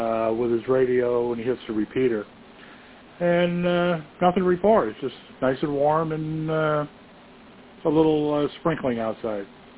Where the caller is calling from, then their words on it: St. Augustine, Florida, United States; Currently operating from St. Augustine, Florida.